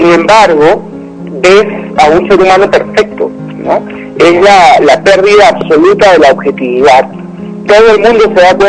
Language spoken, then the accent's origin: Spanish; Peru; ejemplos que dan vergüenza como peruano comentarlos